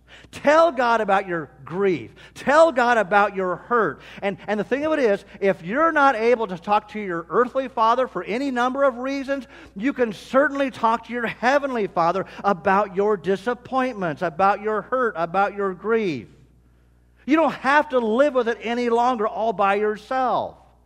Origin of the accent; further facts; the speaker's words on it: Illinois, United States; moved away as an adult; now in Brownsburg, United States; my wife and I came from Western Illinois.